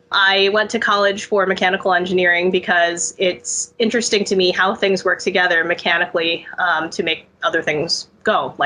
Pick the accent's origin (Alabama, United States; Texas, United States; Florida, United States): Texas, United States; also born or lived in New York State; now in Los Angeles, United States; I am of Chinese descent. I was born in New York State and lived there for a bit before I moved to Texas, which is where I spent the rest of my childhood.